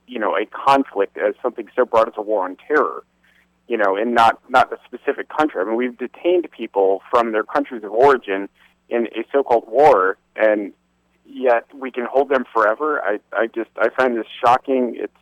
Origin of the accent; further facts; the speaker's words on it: United States; It's not what I stand for as an American.